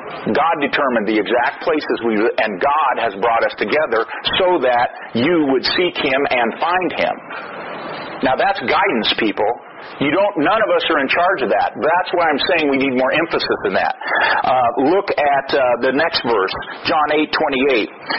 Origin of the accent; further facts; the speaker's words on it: St. Louis, Missouri, United States; born there; Now, I was born in St. Louis, April 17th, 1953. I don't remember voting on it.